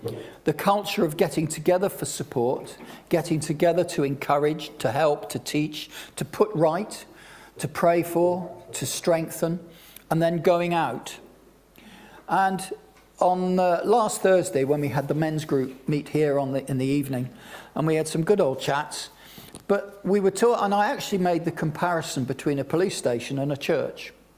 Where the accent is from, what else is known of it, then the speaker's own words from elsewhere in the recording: Scotland, United Kingdom; I was born in Scotland. I was born 8 miles down the road. My father was born in the same place. We were living in the house that he was born into.